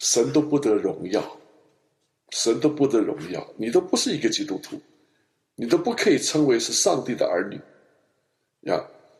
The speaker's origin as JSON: {"language": "Chinese", "country": "China", "said": "国内的人，我们中国人都是张口就是假话，闭口就是谎言。"}